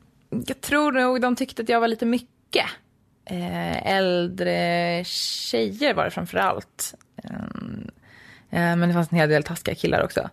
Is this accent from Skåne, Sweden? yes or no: no; Kvarsebo, Östergötland, Sweden; born there; Jag har flyttat runt väldigt mycket, men jag föddes utanför Kolmården, djurparken. I Kvarsebo heter det.